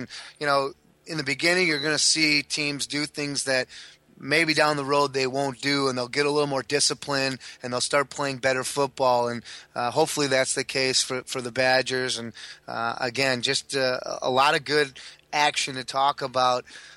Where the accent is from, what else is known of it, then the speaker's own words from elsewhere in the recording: Milwaukee, Wisconsin, United States; my brother and a couple of my good buddies that I grew up with here in Milwaukee.